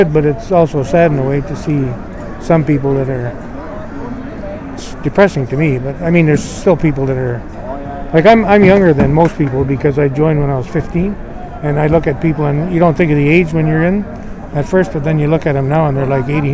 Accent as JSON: {"language": "English", "town": "Brandon", "region": "Manitoba", "country": "Canada", "said": "I'm from Brandon, Manitoba, and I joined the Queen's Own in 1966"}